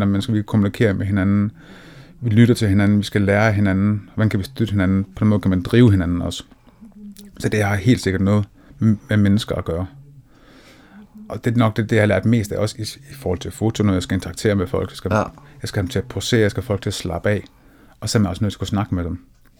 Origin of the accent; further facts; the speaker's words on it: Odense, Region of Southern Denmark, Denmark; also born or lived in Skive; Jeg kommer, sådan helt oprindeligt kommer jeg fra Odense af.